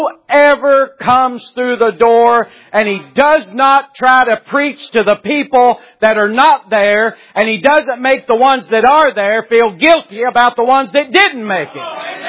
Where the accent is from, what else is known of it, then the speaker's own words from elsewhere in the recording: North Carolina, United States; See, I'm from North Carolina. I can preach a little bit, too.